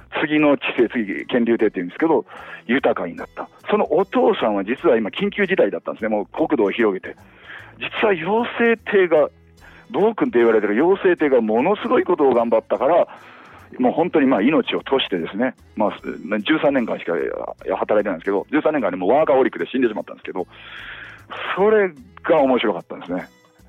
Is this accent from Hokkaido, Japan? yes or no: no; Kamigyo, Kyoto, Japan; 私も神業に生まれ神業で育った